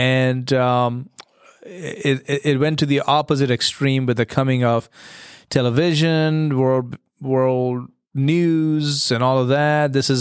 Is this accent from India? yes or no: yes; India; I grew up in India, grew up in a Christian home, and mom and dad were together forever.